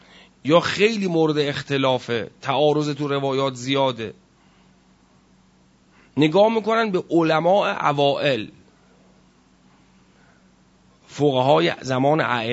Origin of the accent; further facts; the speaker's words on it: Iran; ما ایرانی هستیم مثلا، و با عربا چی کار داریم؟